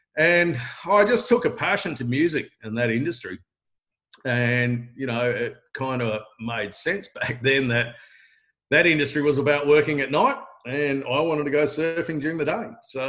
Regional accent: Perth, Western Australia, Australia; I was born in South Perth and I grew up in a little suburb in south of the river, because over there in Perth, there's the south of the river and the north of the river, the big competition.

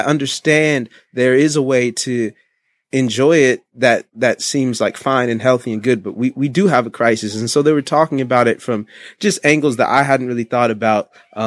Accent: Long Beach, California, United States; At the time that I was growing up in Long Beach specifically, you know, some of the West Coast was running.

